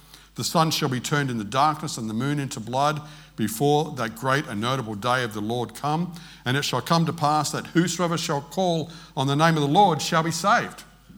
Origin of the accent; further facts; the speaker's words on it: Australia; accent: Australian; And I'm speaking English, Australian. I'm speaking Australian.